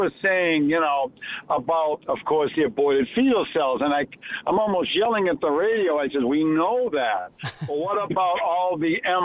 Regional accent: Boston, Massachusetts, United States; How you doing, Terry? I'm from Boston.

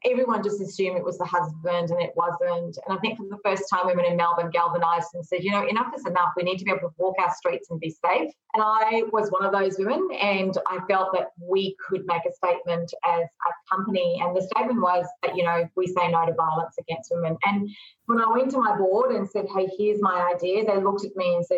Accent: Fiji; born there; I was born in Fiji

